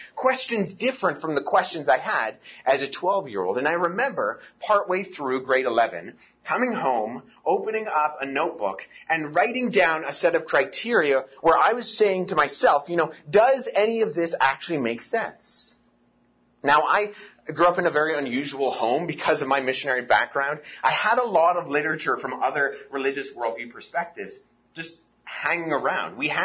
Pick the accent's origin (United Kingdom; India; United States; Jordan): Jordan; also born or lived in Pakistan / Canada; I grew up as a missionary kid. I was born in Pakistan and spent a portion of my childhood in Jordan.